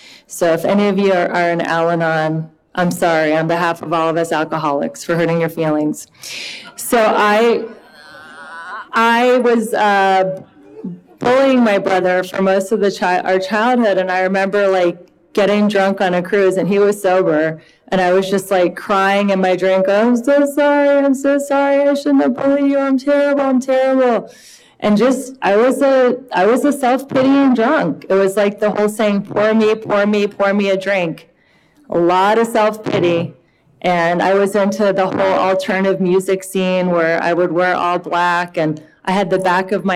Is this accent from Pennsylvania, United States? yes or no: no; Cincinnati, Ohio, United States; What it was like is I am from Cincinnati, Ohio, and I grew up with a dad who was a doctor and a mom was a housewife.